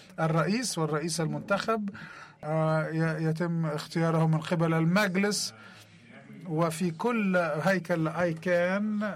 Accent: Sudan; من السودان، وأول مرة أكون زميلة

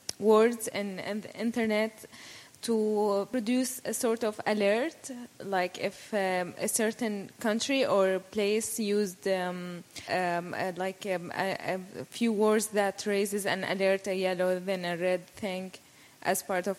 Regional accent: Jordan; from Jordan.

